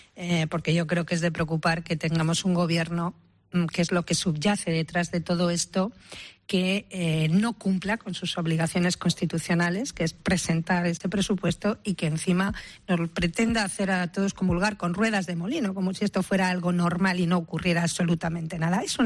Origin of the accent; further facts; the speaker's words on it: Suances, Cantabria, Spain; yo soy de Suances.